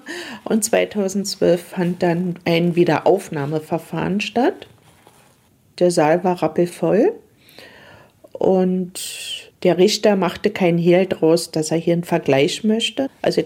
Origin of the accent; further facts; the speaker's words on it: East Germany, Germany; Wir kommen aus der DDR und ich lasse mir meinen Mund nicht verbieten.